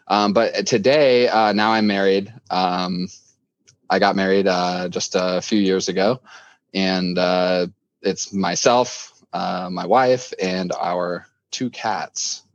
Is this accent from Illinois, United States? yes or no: yes; Peoria, Illinois, United States; also born or lived in Farmington, Illinois; I am 33 years old. I was born here in Peoria, Illinois, and I went to school here until about fourth grade. I moved out to what's called Farmington, Illinois